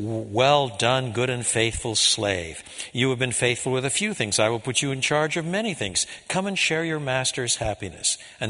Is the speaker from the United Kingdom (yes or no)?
no; Canada; I was brought up in Canada, but all of my literature and background and so on was from this side of the Atlantic. And on top of that, my parents were both born here.